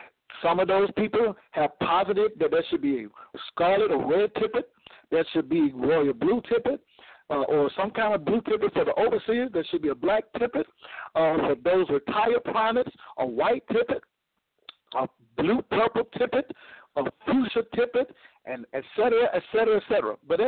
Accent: Missouri, United States; I'm from Missouri, the show me state.

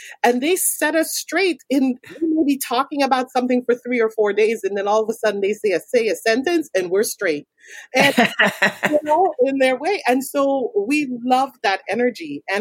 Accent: Guyana; and so growing up in Guyana, there was no such things as nursing homes. So our elderly folks lived with us until they died.

